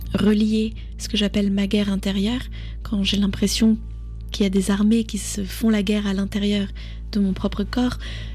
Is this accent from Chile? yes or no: no; France; also born or lived in Vietnam; quand je suis au Vietnam, on remarque tout de suite que je suis française, et quand je suis en France, on remarque tout de suite que je suis vietnamienne. Donc j'ai vraiment grandi avec cette contradiction.